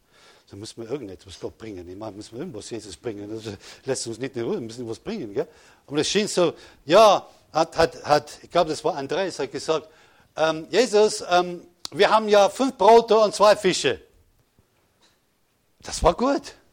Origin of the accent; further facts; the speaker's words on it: England, United Kingdom; German is a second language; Sieh, das ist das Problem als Engländer, was ich habe. Wir sagen Goliath in Englisch, nicht?